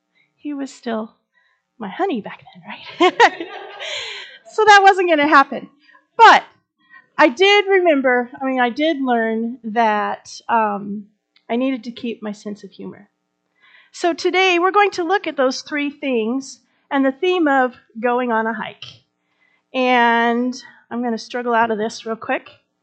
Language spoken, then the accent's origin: English; Kansas, United States; now in Alaska, United States; I'm from Kansas, coming to Alaska. This is like a huge adventure for me.